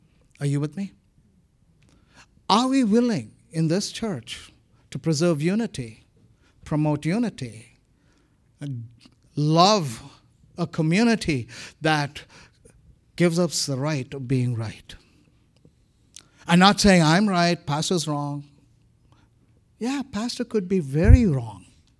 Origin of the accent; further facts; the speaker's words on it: India; Of course, I'm Indian. I'm very soulish, so I'm very emotional.